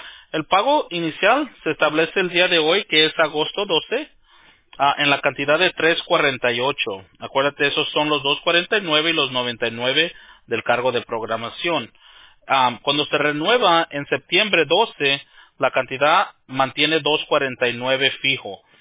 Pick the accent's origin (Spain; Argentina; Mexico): Mexico; yo soy mexicano, nosotros usamos una palabra un poco más vulgar.